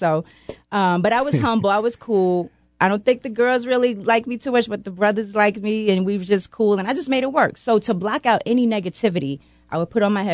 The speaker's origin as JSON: {"language": "English", "town": "Queens", "region": "New York", "country": "United States", "tie": "born or raised there", "said": "Hey, well … born and raised in Queens."}